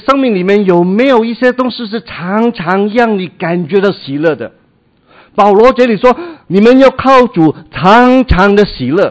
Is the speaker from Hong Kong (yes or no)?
yes; Hong Kong; 我是出生在香港，在香港长大啊，我们是广东人啊。